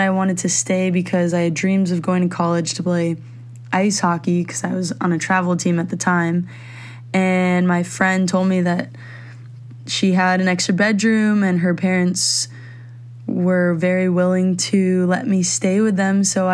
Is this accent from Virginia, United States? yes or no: yes; Alexandria, Virginia, United States; also born or lived in Washington, D.C. / Manila; I was born in Washington, D.C. My mom is Canadian-American and my dad is Indonesian. And when I was one, we moved to the Philippines for my parents' jobs. And I went to the International School of Manila until we moved back to the D.C. area to Alexandria, Virginia